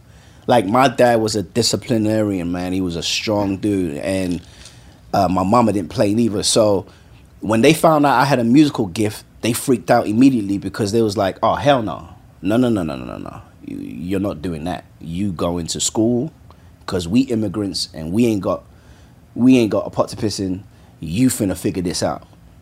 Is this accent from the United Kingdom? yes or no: yes; London, United Kingdom; born and raised in London by Nigerian parents who were strict as shit.